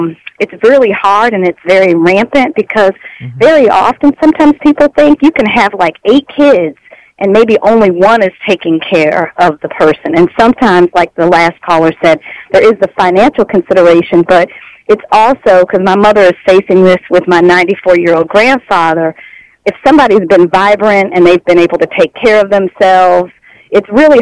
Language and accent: English; Lockport, New York, United States; First, I have to give a big Western New York shout out to Miss Young. I was raised in Lockport.